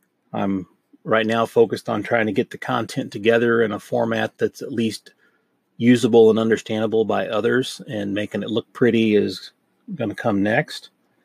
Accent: Tornado Alley, United States; I grew up in Tornado Alley, so I know a little bit about the high winds and stuff

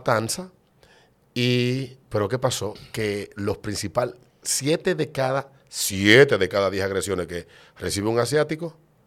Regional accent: Dominican Republic; yo no puedo negar, ni puedo decir, no, me da vergüenza ser dominicano. Yo no soy de ningún lado, yo soy dominicano.

